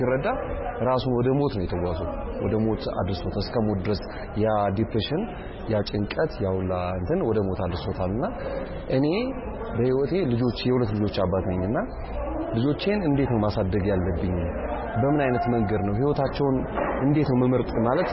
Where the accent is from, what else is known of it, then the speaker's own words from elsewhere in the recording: Addis Ababa, Ethiopia; እኔ ከተማ ነው ያደኩት 4 ኪሎ አካባቢ ነው ያደኩት ግን አሁን ወጥቼ አያት አካባቢ ባል ሰፈር ነው የምኖረው